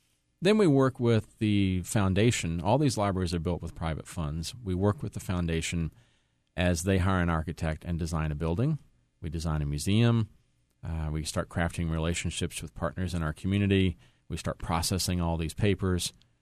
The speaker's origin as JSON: {"language": "English", "town": "Millersburg", "region": "Kentucky", "country": "United States", "tie": "born or raised there", "also_born_or_lived": "Paris, Kentucky", "said": "Yeah, I was born in Paris and raised on a farm just outside of Millersburg in Bourbon County, and went to Bourbon County High School"}